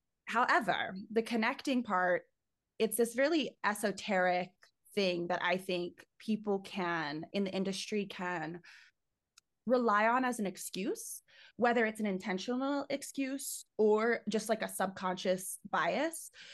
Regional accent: United States; I'm very American, you know, like I freely say that.

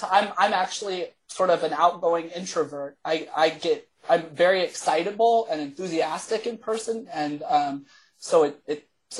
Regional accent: Texas, United States; now in Canada; I came from Texas, so it was not necessarily new, but no, I'm super happy to be here. It might be the most American city in Canada

